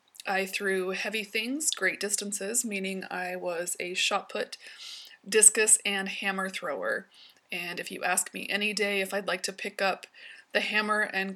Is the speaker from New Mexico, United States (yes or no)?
no; Idaho Falls, Idaho, United States; born there; also born or lived in Montana / Texas; now in Salt Lake City, United States; I currently live in Salt Lake City, Utah, although I have been a transplant to this state. I was born in Idaho Falls, Idaho, and have moved all over the place. Kind of ping-ponged back and forth between Idaho and Montana.